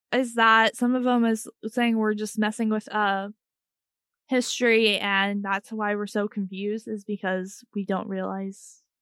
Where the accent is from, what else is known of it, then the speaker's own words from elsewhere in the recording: United States; But it could be because we're American and we don't understand.